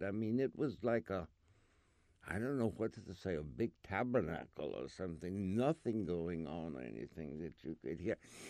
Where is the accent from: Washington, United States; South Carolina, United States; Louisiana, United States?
Louisiana, United States; born there; now in New York, United States; Okay, I was born in Louisiana, North Louisiana, in April 1927. I came to New York in June